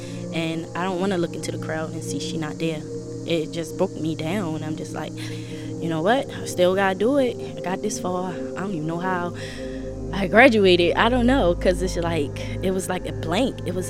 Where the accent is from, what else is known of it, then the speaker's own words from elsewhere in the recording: Baltimore, Maryland, United States; So I grew up in West Baltimore, Maryland.